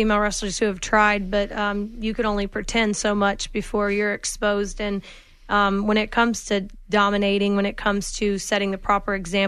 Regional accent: Georgia, United States; I was born in Georgia, raised in the South.

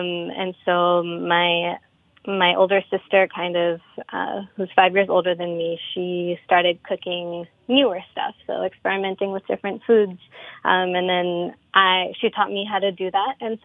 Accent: New York, United States; Yeah, so my family is from Punjab in India. Although I was born and raised here in New York

